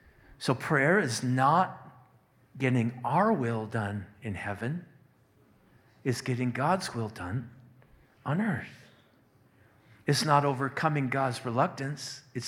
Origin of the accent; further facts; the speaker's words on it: Moose Lake, Minnesota, United States; You know, I remember growing up in Moose Lake, there on 415 Douglas Avenue, Moose Lake, Minnesota.